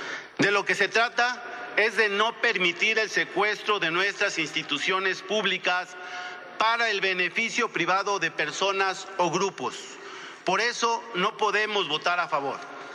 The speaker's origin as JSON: {"language": "Spanish", "country": "Mexico", "said": "Como senador, como mexicano y como padre de familia"}